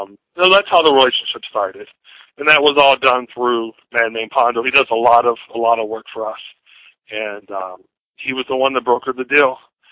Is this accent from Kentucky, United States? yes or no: yes; Louisville, Kentucky, United States; I grew up in Louisville, Kentucky, and I was born and bred on Memphis Wrestling, USWA.